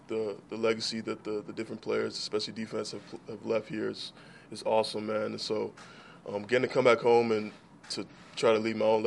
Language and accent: English; Bowling Green, Kentucky, United States; also born or lived in Bolingbrook, Illinois; Yeah, so I was born in Cook County Hospital, 95, and then I moved to Bolingbrook, the suburbs, lived there till I was 8, and then I moved to Bowling Green, Kentucky, so.